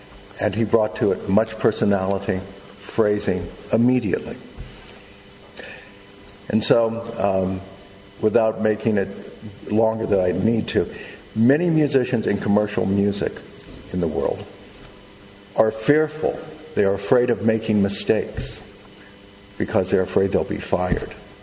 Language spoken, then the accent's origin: English; United States; now in Bulgaria; even though I'm from America and I'm in Bulgaria, that we have this common bond of a universal language that needs no translation